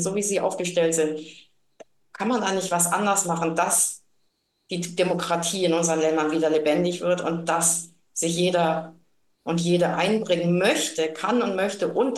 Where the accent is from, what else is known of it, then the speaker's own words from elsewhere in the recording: Germany; es ist sehr bewegend und auch, aber auch problematisch, eben als Deutscher zum Teil in diese Märtyrerdörfer zu gehen.